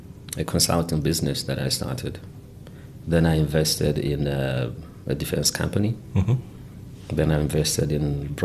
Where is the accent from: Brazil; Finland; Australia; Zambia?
Zambia; Livingstone, Southern Province; moved away; also born or lived in United Kingdom / United States / Canada; I was raised in Livingstone pretty much part of my life. That's in Zambia. Mm-hmm. And then I moved on to the UK, and I was in the US, and I stayed in Canada.